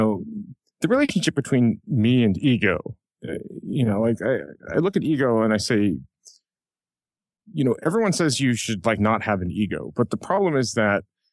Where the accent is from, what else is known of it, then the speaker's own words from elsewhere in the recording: Hawaii, United States; because I'm from Hawaii, sometimes I say no when I mean yes.